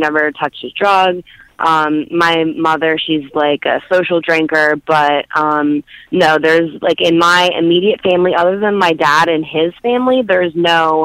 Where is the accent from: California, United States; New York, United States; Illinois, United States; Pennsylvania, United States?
Pennsylvania, United States; Duncannon; also born or lived in Harrisburg; I'm from Duncannon, PA. I was born in Harrisburg.